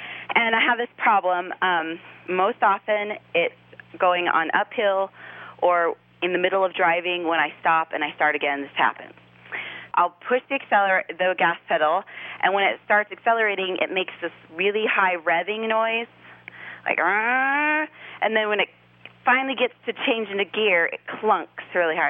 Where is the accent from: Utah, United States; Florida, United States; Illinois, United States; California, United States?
Utah, United States; I'm from Utah.